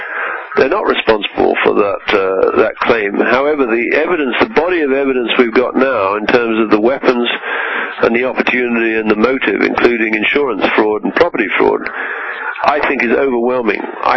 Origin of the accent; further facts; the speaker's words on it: Canada; and I'm Canadian, and I'm a British citizen as well.